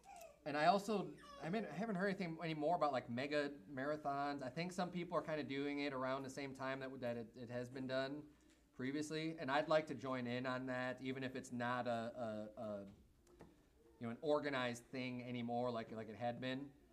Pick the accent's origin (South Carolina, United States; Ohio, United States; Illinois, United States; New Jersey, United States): Illinois, United States; also born or lived in Arizona; Yes, growing up in Illinois, we used to do the same thing, but I lived in Arizona for like 20 years